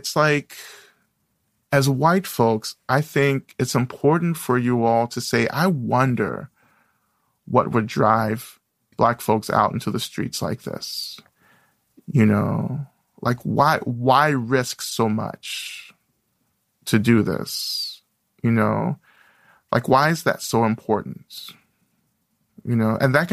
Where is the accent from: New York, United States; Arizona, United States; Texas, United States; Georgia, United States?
Georgia, United States; I grew up in the South in North Georgia, and still a lot of Klan activity